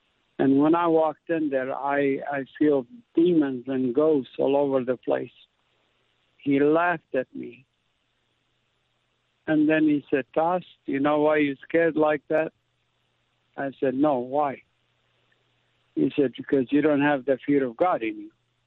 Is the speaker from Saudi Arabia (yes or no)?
yes; Jeddah, Makkah Province, Saudi Arabia; English is a second language; also born or lived in Qatar; now in United States; I grew up in Jeddah, Saudi Arabia, and the state of Qatar as a Palestinian immigrant and refugee.